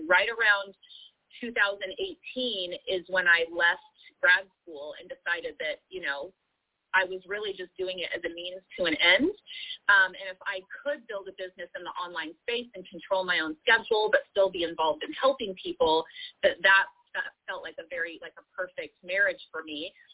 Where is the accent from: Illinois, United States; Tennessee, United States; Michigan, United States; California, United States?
California, United States; now in Georgia, United States; I'm from Southern California, so I ended up moving to Georgia from California.